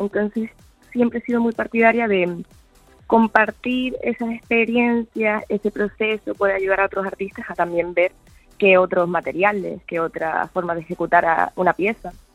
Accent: Puerto del Rosario, Canary Islands, Spain; yo que soy de aquí, de Puerto de Rosario

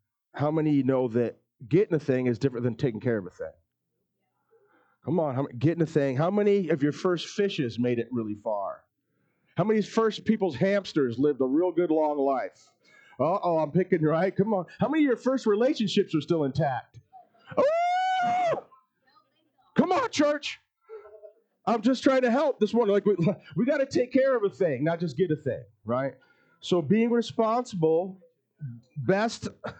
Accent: Elmira, New York, United States; If you want to walk around the streets of Elmira, my hometown, safe, find someone with an I at the end of their name or an O. Because it's Italian land.

